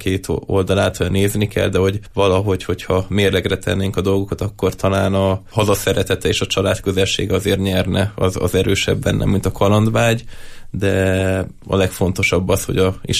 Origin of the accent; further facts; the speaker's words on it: Hungary; mivel magyar vagyok, ezért külföldiekhez képest nekem egy évvel kevesebb, mivel én nem tanultam nyelvet